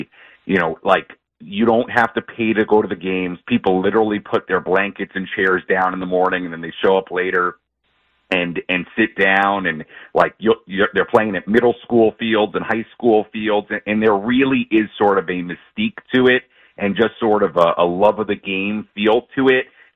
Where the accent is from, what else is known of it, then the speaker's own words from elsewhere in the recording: New York, United States; So Boston, you know, I've been to Boston a lot growing up in New York